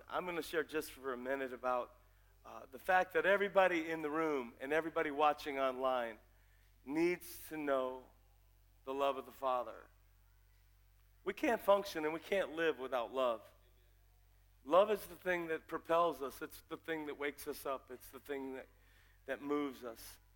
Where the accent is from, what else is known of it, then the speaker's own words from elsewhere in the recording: Lorain, Ohio, United States; When I was a kid, I grew up in Lorain, Ohio, and we had a TV station called WUAB Channel 43.